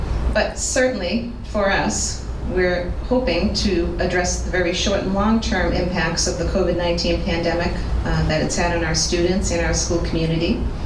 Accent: Ireland; being an Irish person with a lot of emotion, you know, where I grew up.

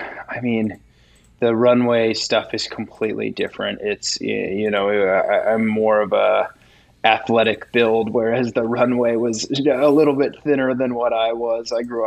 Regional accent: Colorado, United States; Originally from Colorado. I grew up just outside of Boulder.

